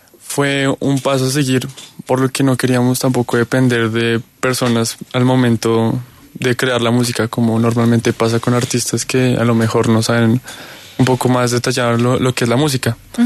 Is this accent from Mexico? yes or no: no; Colombia; el hecho de cantar y ser colombiano y hacer música, eso ya nos hace que estamos haciendo música colombiana.